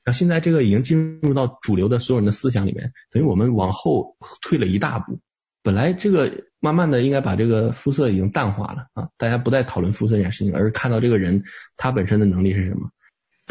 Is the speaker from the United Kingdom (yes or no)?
yes; United Kingdom; 这是我从小在英国长大我所看到的。